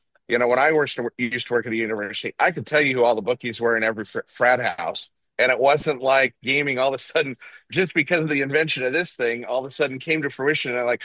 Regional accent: Nebraska, United States; and even my home state of Nebraska

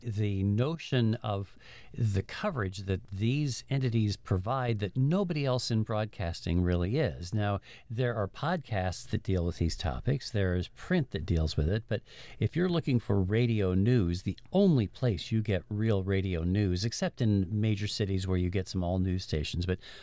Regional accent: South Dakota, United States; in my home state of South Dakota

